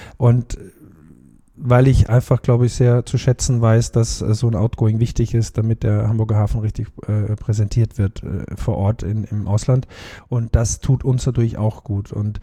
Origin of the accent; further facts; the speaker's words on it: Austria; als Österreicher darf ich das sagen.